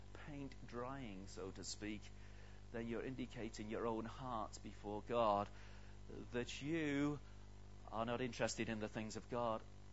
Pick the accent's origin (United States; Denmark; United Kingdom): United Kingdom; My parents were British. My brothers and sister, they're all British. They've always lived here. I've always lived here.